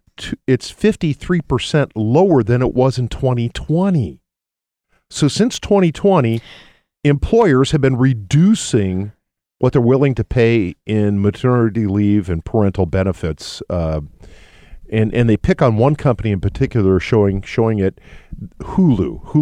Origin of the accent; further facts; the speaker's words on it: Columbus, Ohio, United States; Oberlin's from near my hometown of Columbus, Ohio, so I'm very familiar with that one.